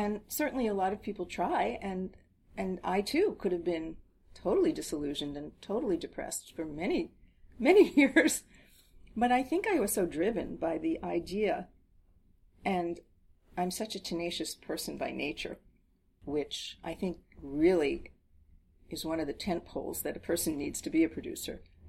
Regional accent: New Jersey, United States; my parents always loved musical theater, and we grew up in New Jersey.

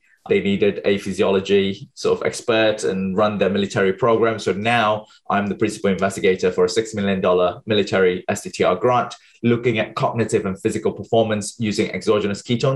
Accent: Malaysia; moved away as an adult; now in United Kingdom; I was born and bred in Malaysia. So until I was 20 years old, finished my A-levels, I moved to the UK, did my undergrad in biotechnology in University of Nottingham.

